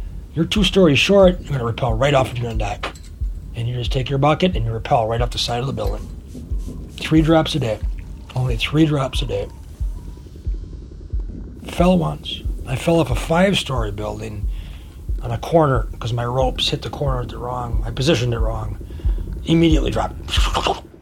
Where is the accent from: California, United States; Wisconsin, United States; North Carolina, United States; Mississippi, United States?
Wisconsin, United States; Milwaukee; Basically, we grew up in Milwaukee with a bunch of punks, so I grew up as a punk.